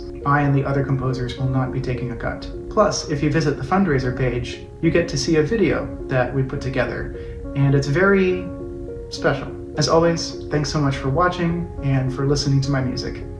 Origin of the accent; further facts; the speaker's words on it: Windsor, Connecticut, United States; I actually stayed at the house that I grew up in my hometown of Windsor.